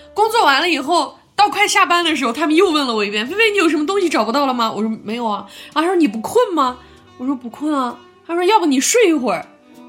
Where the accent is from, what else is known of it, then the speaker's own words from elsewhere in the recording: Lanzhou, Gansu, China; 啊，用我们兰州话，我要喝可乐。